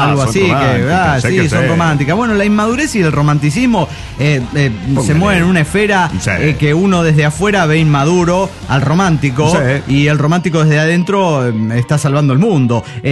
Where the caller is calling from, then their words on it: Monterrey, Nuevo León, Mexico; de Monterrey, México.